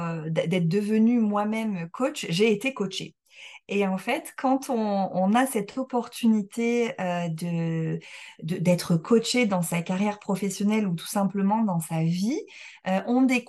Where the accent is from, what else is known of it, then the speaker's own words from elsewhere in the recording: Montpellier, Occitanie, France; je suis montpelliéraine.